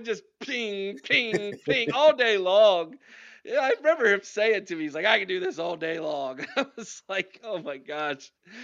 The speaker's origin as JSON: {"language": "English", "town": "Mount Vernon", "region": "Ohio", "country": "United States", "tie": "born or raised there", "said": "So when I was a kid, I grew up in Mount Vernon in Knox County"}